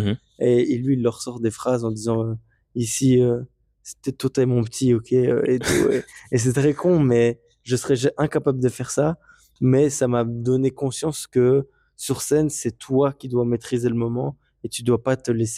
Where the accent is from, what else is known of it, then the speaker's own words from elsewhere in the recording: Anderlecht, Brussels-Capital Region, Belgium; Moi, j'ai grandi aussi à Anderlecht, donc je pouvais beaucoup plus facilement m'identifier à lui.